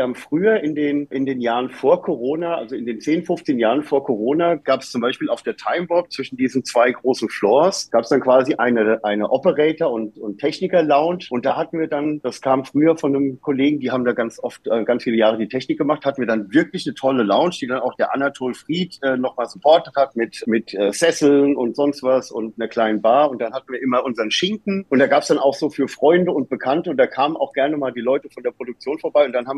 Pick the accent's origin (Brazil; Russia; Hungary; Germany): Germany; hat es mich dann wieder zurück in meine Heimat, in den Odenwald gezogen. Und ich wohne da in einem kleinen Dorf mit 400 Einwohnern.